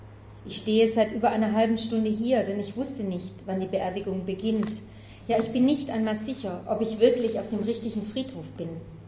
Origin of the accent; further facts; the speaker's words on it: Germany; Ich bin Deutsche, und als ich Jurek kennenlernte, steckte ich mitten in der geborgensten Jugend, die man sich überhaupt vorstellen kann. In einem kleinen Dorf mit netten Eltern und vielen Geschwistern.